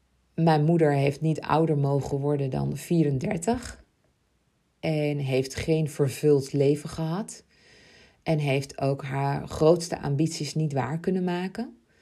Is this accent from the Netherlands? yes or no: no; Ibiza, Balearic Islands, Spain; want ik kom uit Ibiza, ik ben daar geboren.